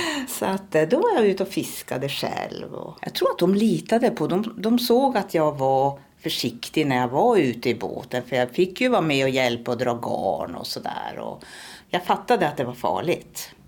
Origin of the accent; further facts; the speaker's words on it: Norway; Swedish is a second language; moved away as an adult; now in Luleå, Sweden; jag är född och uppvuxen i Norge och flyttade till Luleå när jag var i kanske 25 års ålder.